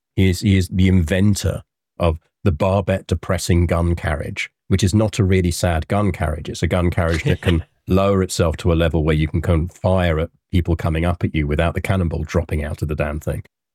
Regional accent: London, United Kingdom; also born or lived in United States; if people ask me what I am, first thing I'll describe myself as is a Londoner. I'll call myself a Londoner almost before I call myself British.

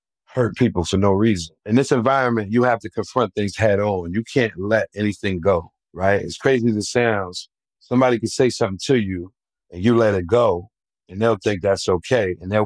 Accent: New Jersey, United States; We're from Jersey, which is stolen car capital.

